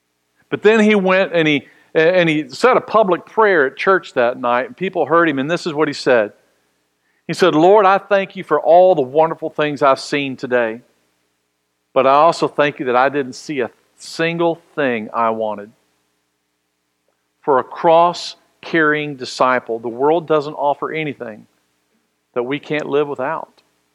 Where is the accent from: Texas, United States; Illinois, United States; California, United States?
Texas, United States; Austin; You know that Diane and I both, we grew up in Austin, Texas.